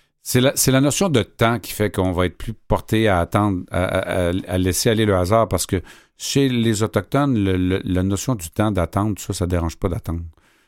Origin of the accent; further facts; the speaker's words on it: Sorel, Quebec, Canada; J'ai grandi à Sorel, où est-ce qu'on entendait les gens tirer aussi?